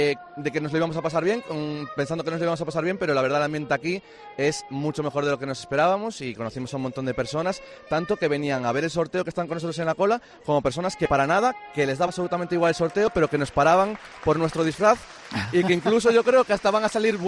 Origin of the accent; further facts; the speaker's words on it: Galicia, Spain; como buenos gallegos que somos, para nosotros la pesca es súper importante